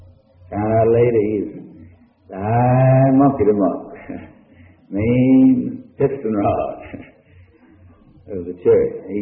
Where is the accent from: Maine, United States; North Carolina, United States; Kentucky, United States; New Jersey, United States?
North Carolina, United States; Winston-Salem; I was on a meeting in Tulsa in my hometown, Winston-Salem.